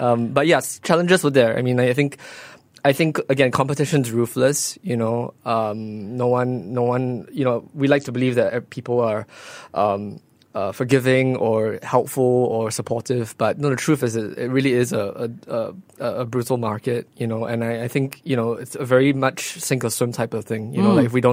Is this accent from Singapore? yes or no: yes; Singapore; We were, as a Singaporean, kind of consuming Singapore culture, consuming regional culture